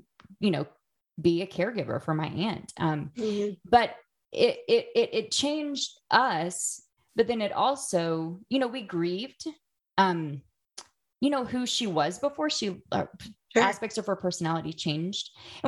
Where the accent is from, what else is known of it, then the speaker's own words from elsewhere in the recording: Oklahoma, United States; And we lived in my hometown is a little small town in Oklahoma where basically all of my family still lives.